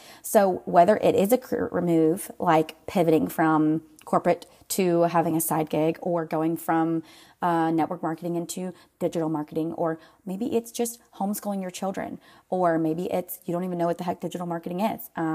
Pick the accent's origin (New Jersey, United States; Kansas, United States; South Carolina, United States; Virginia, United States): South Carolina, United States; Greenville; I'm your bestie in basically just giving you my best, okay? I am from Greenville, South Carolina.